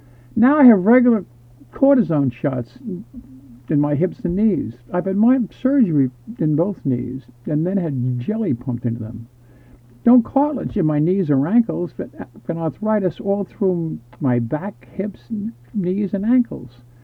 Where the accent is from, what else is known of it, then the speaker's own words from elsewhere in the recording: Inwood, New York, United States; I am from Inwood. I grew up small and only grew late in college.